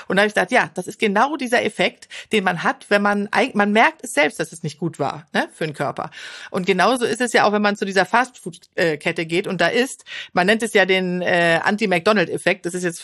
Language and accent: German; Sweden; German is a second language; aber in Schweden, wo ich herkomme, da kochen wir immer den ganzen Kopf